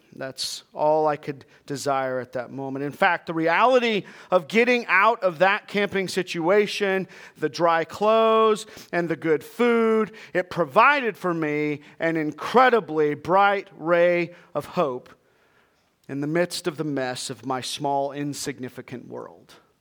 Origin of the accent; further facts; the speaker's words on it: Colorado, United States; I grew up in Colorado. I camped my whole life.